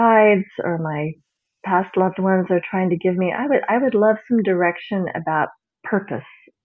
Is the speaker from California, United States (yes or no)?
yes; Chico, California, United States; Hi, Marie. … I'm from Chico, California.